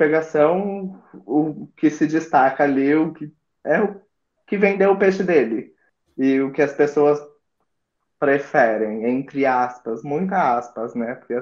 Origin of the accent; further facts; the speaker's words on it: São Paulo, Brazil; Sou de São Paulo.